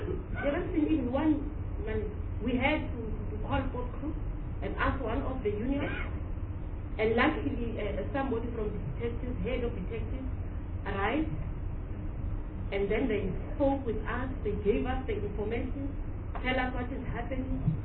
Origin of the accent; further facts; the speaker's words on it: Cape Town, Western Cape, South Africa; I'm from Cape Town, Calabi